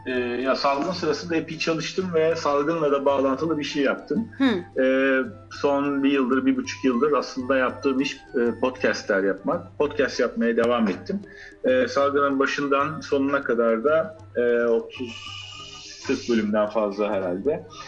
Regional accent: İzmir, Turkey; İzmir'de doğdum, büyüdüm.

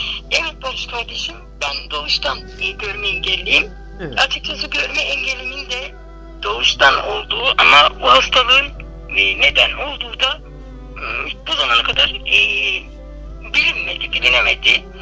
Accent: Trabzon, Turkey; Bir köy kızıyım, yani Trabzon'da doğdum ama köyde büyüdüm.

